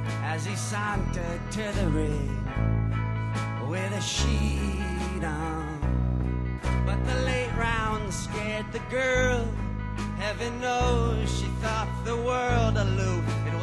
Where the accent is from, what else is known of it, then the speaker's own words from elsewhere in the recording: New York, United States; Here's a song about a boxer we used to, we're from New York.